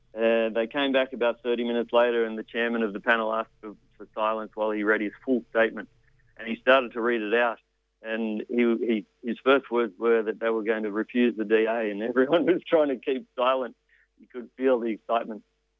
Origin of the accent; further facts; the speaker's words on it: Newcastle, New South Wales, Australia; I'm not really a long-term local. I grew up in Newcastle.